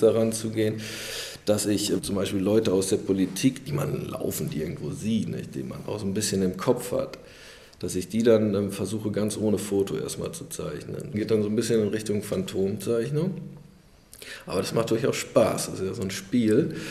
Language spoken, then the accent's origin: German; Lower Saxony, Germany; Ich bin gebürtiger Emsländer, da gibt es viele Fliegen, viele Schweine, da gibt es viele Höfe.